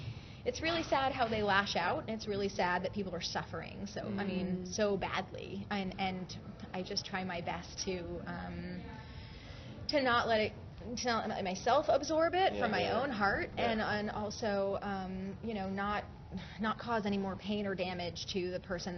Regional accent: Florida, United States; No. I'm from Florida.

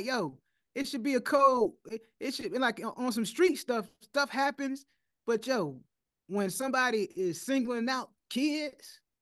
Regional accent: Kansas City, Missouri, United States; Like, yo, we're all from Kansas City. Our team won.

